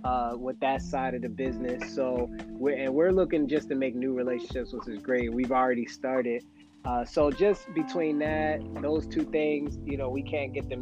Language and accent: English; New Jersey, United States; I had friends abroad, I'm from New Jersey, so I have friends in New Jersey.